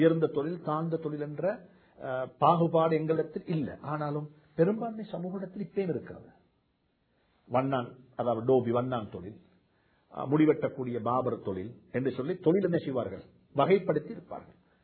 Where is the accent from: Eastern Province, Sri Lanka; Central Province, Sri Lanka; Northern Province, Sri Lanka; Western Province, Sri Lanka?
Central Province, Sri Lanka; Kandy; நான் கண்டி ஊரை சேர்ந்தவர்